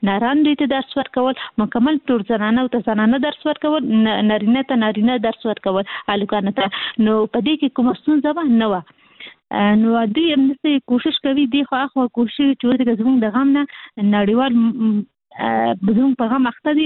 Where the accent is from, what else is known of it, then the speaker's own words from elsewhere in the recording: Kabul, Afghanistan; مونږ اصلي د کابل یو